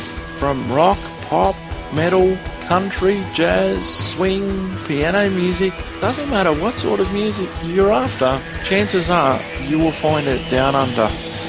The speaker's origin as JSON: {"language": "English", "town": "Sydney", "region": "New South Wales", "country": "Australia", "said": "from Sydney, Australia"}